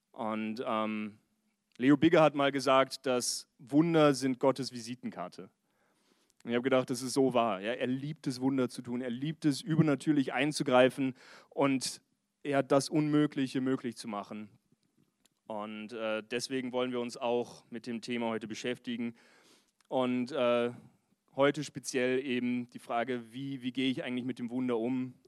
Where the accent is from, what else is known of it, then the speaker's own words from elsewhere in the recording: Vienna, Austria; Und ich habe halt gedacht, sie spielt auf meinen deutschen Dialekt an, also habe ich gesagt, aus Wien.